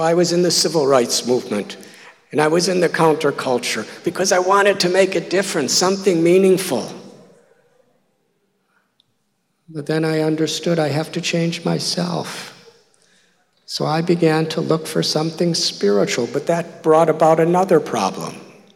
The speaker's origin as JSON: {"language": "English", "region": "Illinois", "country": "United States", "tie": "born or raised there", "said": "Because I was born and raised near Chicago, and I saw so many beautiful, smooth roads and nice cars and big houses."}